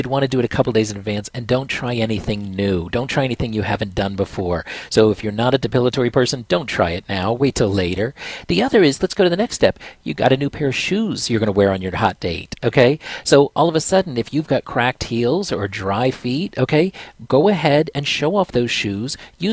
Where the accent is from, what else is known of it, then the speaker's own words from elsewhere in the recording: Florida, United States; especially I'm from Florida, so if you're going to wear a skirt or dress or something